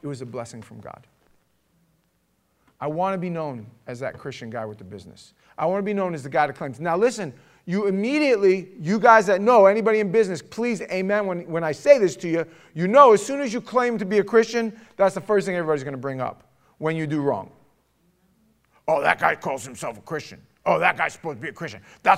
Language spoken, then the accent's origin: English; Queens, New York, United States; I'm from the city, I'm from Queens, Howard Beach, New York